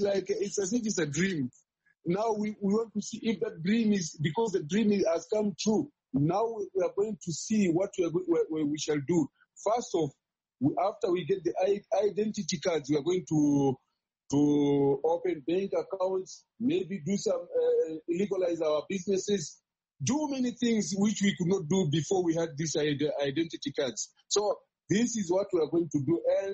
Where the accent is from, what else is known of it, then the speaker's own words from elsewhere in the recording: Kenya; Actually, already I'm at home here because I'm already a Kenyan, so I'm at home.